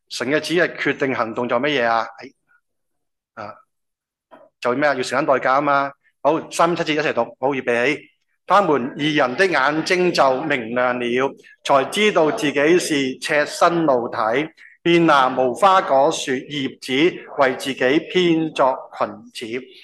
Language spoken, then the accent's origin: Cantonese; Kowloon Walled City, Kowloon, Hong Kong; 我有记忆嘅时候，我就喺里边住噶啦，即系我第一记忆就系九龙城寨，好细个啊。咁我住真系好简单，好穷噶。我潮州人